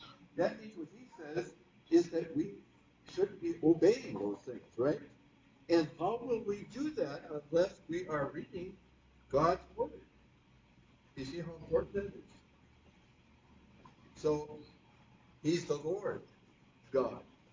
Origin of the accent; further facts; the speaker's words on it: Sheboygan, Wisconsin, United States; when I was growing up in Sheboygan